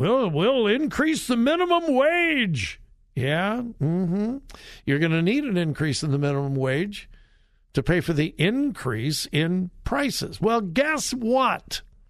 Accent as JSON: {"language": "English", "region": "California", "country": "United States", "said": "Oh, the things that are happening in my home state. Yes, California."}